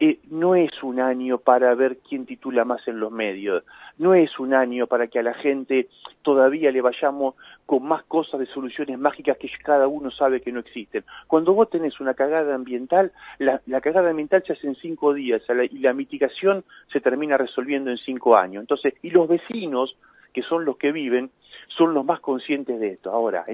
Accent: La Plata, Buenos Aires Province, Argentina; y vos también sos platense como yo

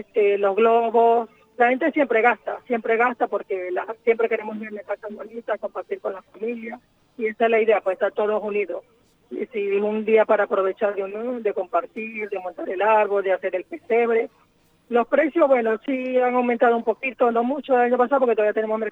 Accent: Venezuela; Venezolana.

